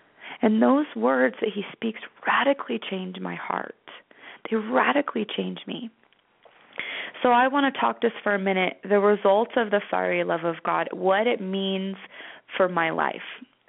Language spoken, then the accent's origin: English; Las Vegas, Nevada, United States; I was born and raised in Las Vegas, so I live in a desert.